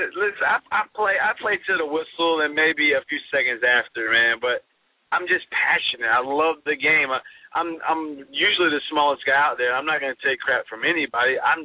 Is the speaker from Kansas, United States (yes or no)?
no; Milton, Florida, United States; I love my hometown, but I can't root against Nashville because it's a toss-up. Nashville and Milton together.